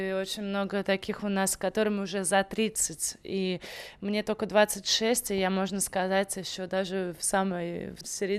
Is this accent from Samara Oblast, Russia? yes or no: yes; Samara, Samara Oblast, Russia; moved away; Я из Самары, но как бы давно уже уехала.